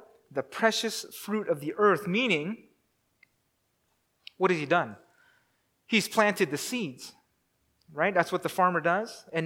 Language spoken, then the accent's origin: English; United States; The word coming is parousia or parousia, since we're American.